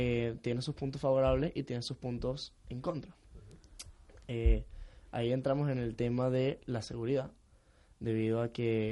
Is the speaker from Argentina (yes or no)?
no; Venezuela; Nuestra situación de venir de otro país, venimos de Venezuela